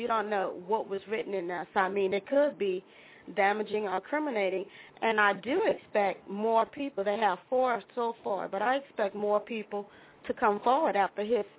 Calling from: Houston, Texas, United States; I'm calling from Houston, Texas.

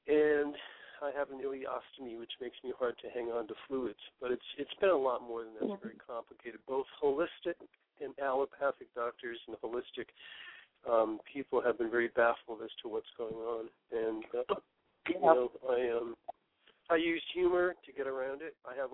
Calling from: Sarasota, Florida, United States; Calling from a hospital bed in Sarasota, Florida.

